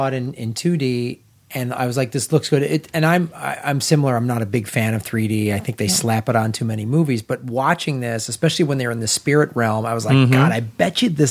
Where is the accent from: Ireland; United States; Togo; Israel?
Ireland; I'm Irish, and I don't give a shit about this movie.